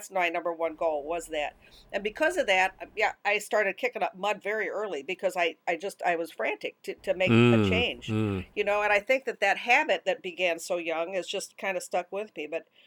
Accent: Illinois, United States; when I was growing up in Southern Illinois, you know, as I talked to you before about, my stepfather was a really bad alcoholic.

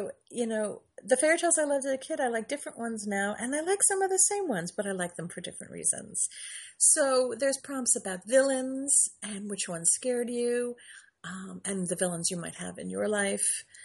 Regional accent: New Jersey, United States; I grew up in Jersey, as I've mentioned, and the beach and the boardwalk were a big part of my summers.

